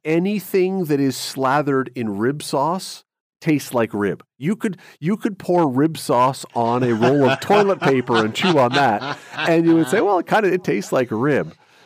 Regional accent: Toronto, Ontario, Canada; You know, I grew up in Toronto.

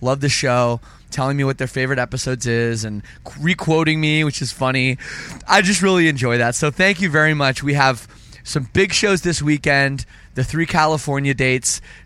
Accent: Canada; I'm Canadian, and it was not in Toronto that year.

